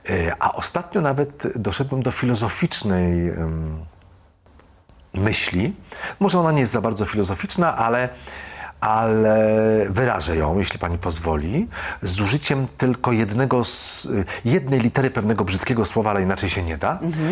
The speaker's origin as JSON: {"language": "Polish", "town": "Złotoryja", "region": "Lower Silesian Voivodeship", "country": "Poland", "said": "bo jestem z małego miasteczka, ze Złotoryi i zawsze marzyłem, żeby mieszkać w dużym mieście."}